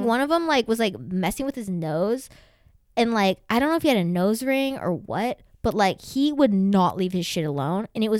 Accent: Arkansas, United States; Yeah, I mean, I'm from Arkansas, but you know, it's not like that.

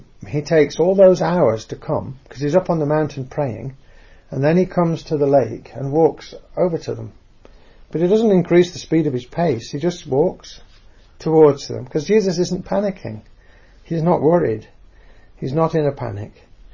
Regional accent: England, United Kingdom; I'm English and dry

